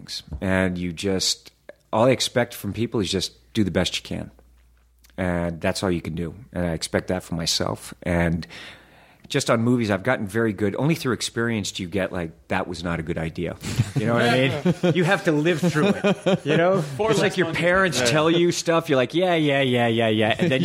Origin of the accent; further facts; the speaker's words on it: the South, United States; you know, Mr. Hoffman, I was raised in the South.